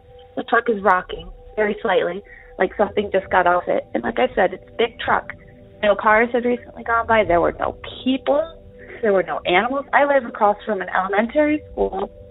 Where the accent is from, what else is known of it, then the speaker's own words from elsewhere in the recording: Idaho, United States; I'm from Idaho.